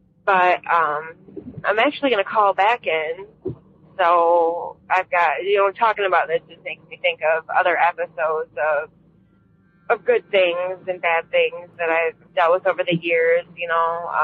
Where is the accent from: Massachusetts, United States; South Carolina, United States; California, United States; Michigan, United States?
Michigan, United States; I'm from Michigan.